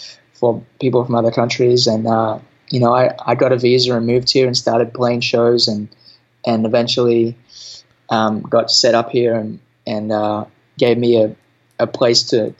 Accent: Temerog, New South Wales, Australia; I grew up in Temerog, New South Wales, Australia, which you can Google, and it's about 30 minutes outside of Kempsey, which is considered one of the more socially disadvantaged areas in the east coast of Australia.

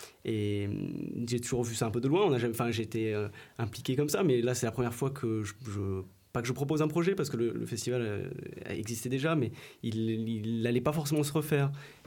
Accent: Saint-Gaudens, Occitanie, France; moi, j'ai grandi dans le centre d'art contemporain Chapelle Saint-Jacques

